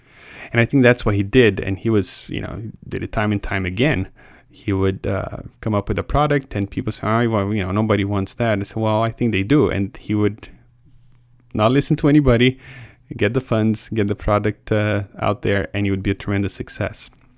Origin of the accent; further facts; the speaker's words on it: Brazil; English is a second language; I'm going to Brazil next week, which happens to be my home country, by the way. So if you wonder where my accent is from, that's what it is.